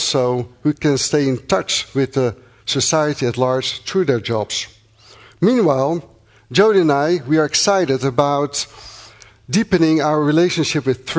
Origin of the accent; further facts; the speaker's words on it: Netherlands; English is a second language; now in France; As you can hear, I have an accent. I'm originally from the Netherlands.